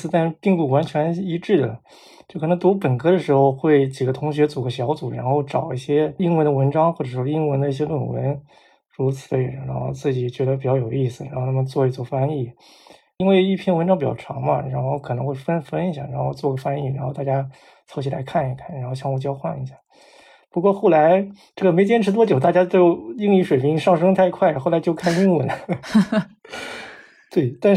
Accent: China; 然后我说我是中国来的。

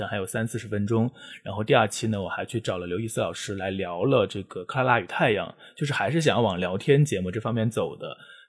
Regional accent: Jiangxi, China; 我从小就没有学会当地的语言，虽然是从小在江西长大，但是对江西本地的这种故乡感并不是很强，因为我的祖父辈都是从安徽过去的，从小就只会讲普通话

